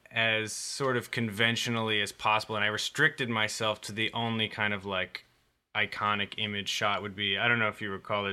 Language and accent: English; Midwest, United States; born there; No, I was born. I was born in the Midwest.